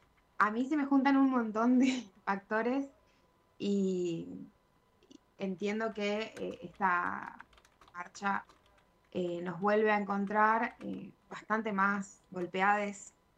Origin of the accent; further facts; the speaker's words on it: Misiones, Argentina; yo soy de Misiones y soy egresada de la Universidad Nacional de Misiones